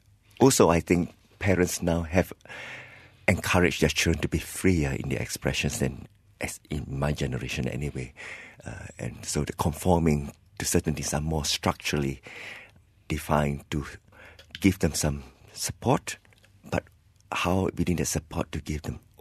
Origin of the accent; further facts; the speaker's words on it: Malacca, Malaysia; now in Australia; I come from Malacca, and I live in Australia